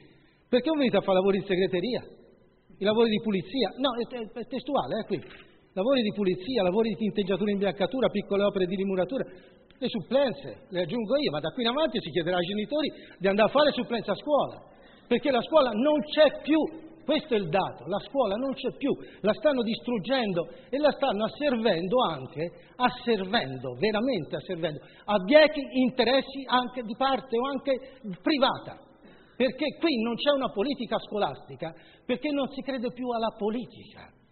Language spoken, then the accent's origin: Italian; Casciano, Tuscany, Italy; Io sono di Casciano